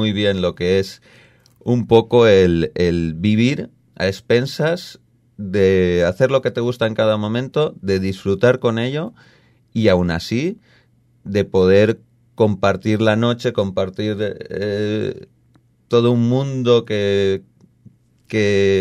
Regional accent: Cocentaina, Valencian Community, Spain; en la presentación del 31 de octubre en Cocentaina, en mi pueblo

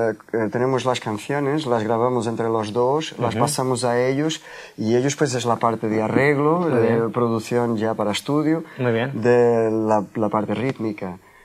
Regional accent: Lisbon, Portugal; Spanish is a second language; Yo soy de Lisboa y desde pequeño siempre canté el fado.

